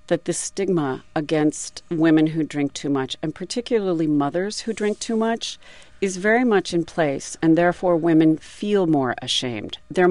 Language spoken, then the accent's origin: English; Oregon, United States; My family is from Oregon. I left a job there that I liked. I loved the state. It's my home state.